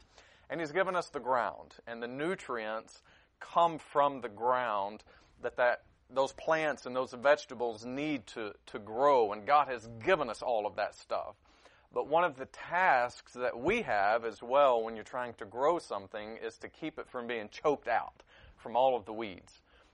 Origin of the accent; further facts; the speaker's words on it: Tennessee, United States; moved away as an adult; also born or lived in Michigan / Asia; I grew up in East Tennessee. My accent may not show that. I lost it somewhere along the way. I've lived in a lot of places in the world. I moved to Michigan after 20-some years of living in Tennessee, and then I went to Asia.